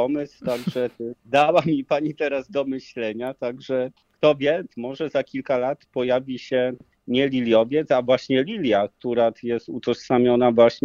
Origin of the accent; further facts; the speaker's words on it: Tłokinia Wielka, Greater Poland Voivodeship, Poland; Pochodzę z Tłokini Wielkiej